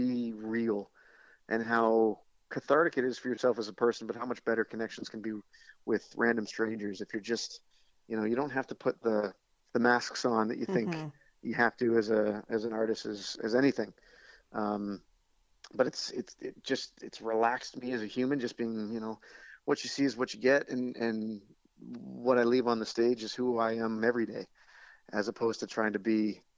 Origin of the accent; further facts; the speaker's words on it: Vancouver, British Columbia, Canada; My hometown in Vancouver after that.